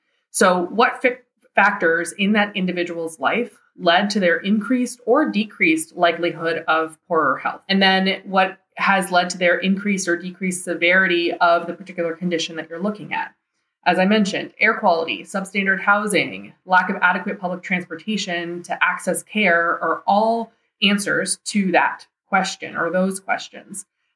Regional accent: Cuba; I'm Latina and I'm from Cuba.

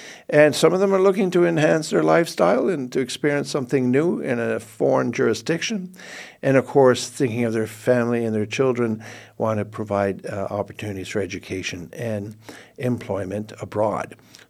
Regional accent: Canada; I'm a Canadian that's been involved in this investment migration industry for over 30 years.

